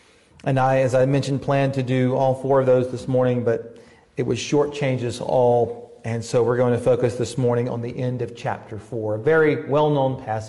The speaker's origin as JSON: {"language": "English", "region": "Southern United States", "country": "United States", "accent": "southern", "said": "I spell it because my southern accent sometimes butchers the English language"}